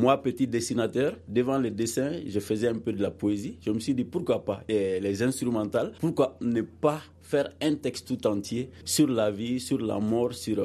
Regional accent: Gabon; born there; Moi je viens, je suis né au Gabon

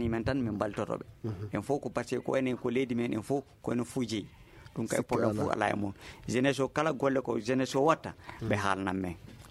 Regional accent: Kokofata, Kayes, Mali; Je suis natif de Kokofata.

